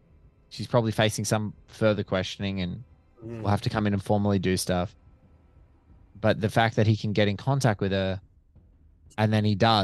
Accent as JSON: {"language": "English", "town": "Chicago", "region": "Illinois", "country": "United States", "said": "But speaking as a Chicagoan, you guys are, you know, so big in your community of improv."}